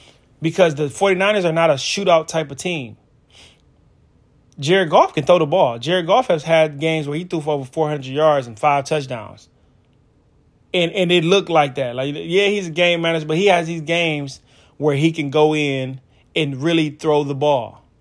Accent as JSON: {"language": "English", "town": "Detroit", "region": "Michigan", "country": "United States", "said": "I'm from Detroit, so I sat here and endured all of the fucking failure of the Detroit Lions for damn near my entire childhood, my entire teenhood, all of it."}